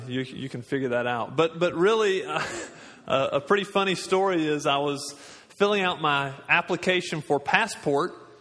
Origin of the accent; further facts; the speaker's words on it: Birmingham, Alabama, United States; My wife and I, she's from Dalton, Georgia. I'm from Birmingham.